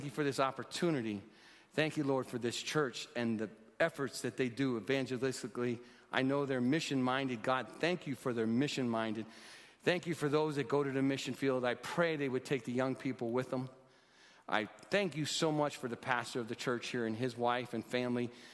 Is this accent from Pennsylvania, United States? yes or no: yes; Allentown, Pennsylvania, United States; I grew up in Allentown, Pennsylvania. It's when we knew it was noon, the sirens would go off.